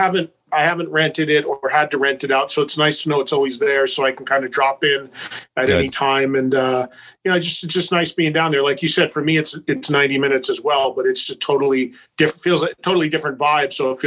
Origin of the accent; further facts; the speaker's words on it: New Jersey, United States; look, I'm from New Jersey and I've lived here my whole life. And, you know, I'll always be a Jersey guy.